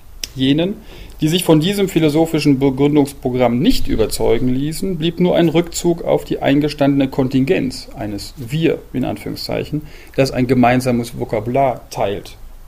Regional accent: Cologne, North Rhine-Westphalia, Germany; in meiner Heimatstadt Köln, weil da, wie Sie wissen, der Wahnsinn losbricht am 11.11.

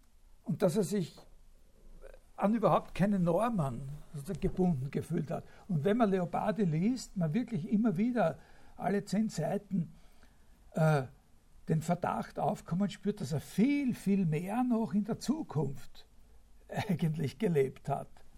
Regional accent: Vienna, Austria; wenn man das so als Wiener so sagen darf

